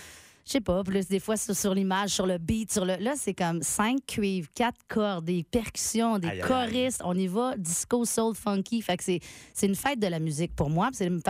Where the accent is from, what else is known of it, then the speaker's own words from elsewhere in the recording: Quebec City, Quebec, Canada; parce que je viens de Québec, puis je suis née sur la rive sud de Québec.